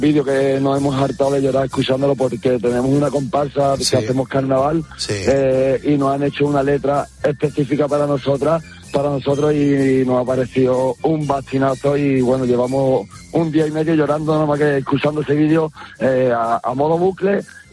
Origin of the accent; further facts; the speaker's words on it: Cádiz, Andalusia, Spain; now in Granada, Spain; En Granada, pero sí soy de Cádiz. Llevo 14 años viviendo en Granada.